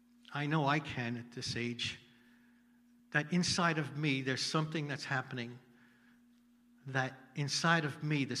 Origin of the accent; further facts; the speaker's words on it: New York, United States; I'm from New York. Drugged means you're high.